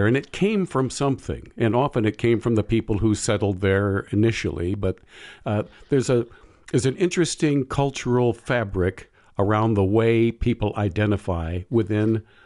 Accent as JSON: {"language": "English", "region": "Minnesota", "country": "United States", "said": "and I'm from Minnesota"}